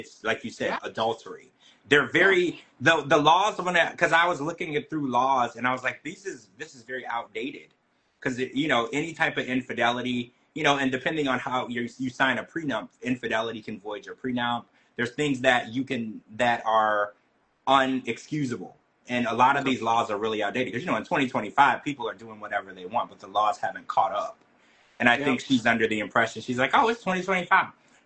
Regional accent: Louisiana, United States; Because I know in some states, I'm from Louisiana, and I know there's a certain type of marriage

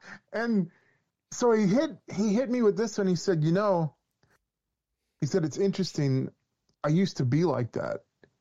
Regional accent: New Orleans, Louisiana, United States; He knew I grew up in New Orleans, and I grew up listening to jazz and blues

